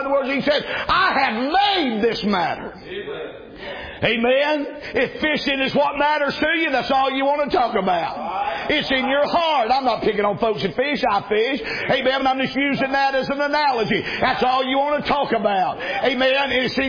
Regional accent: the South, United States; I'm from the South, the sophisticated singing, you know, classical stuff

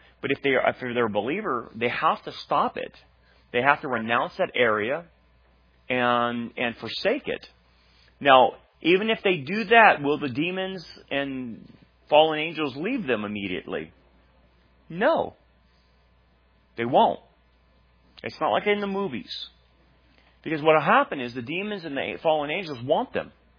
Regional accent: Delano, California, United States; When I grew up in Delano

